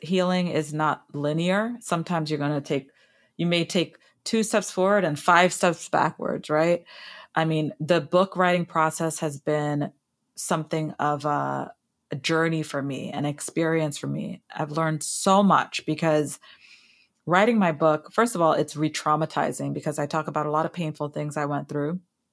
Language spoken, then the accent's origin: English; Trinidad & Tobago; We're from Trinidad.